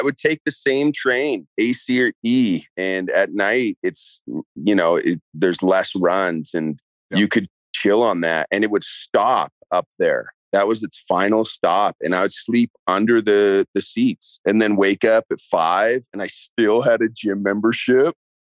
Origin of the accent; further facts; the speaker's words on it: Canada; now in United States; And then I moved up to Spanish Harlem. And being Canadian, I had no social security number.